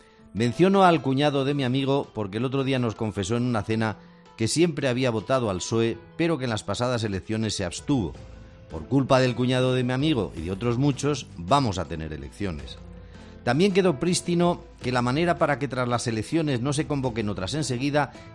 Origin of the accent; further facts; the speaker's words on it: Zaragoza, Aragon, Spain; si quiero ir a mi pueblo, a Zaragoza, y cojo el coche, ¿ya no soy progresista?